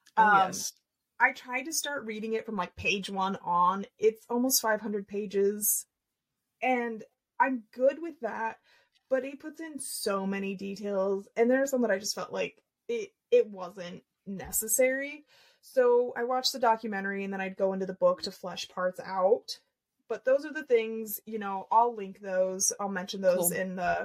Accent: Nebraska, United States; growing up in Nebraska my whole life

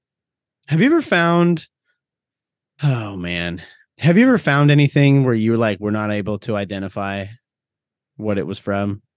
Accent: Montana, United States; You know, I grew up in Montana and we definitely, you know, scat for hunting.

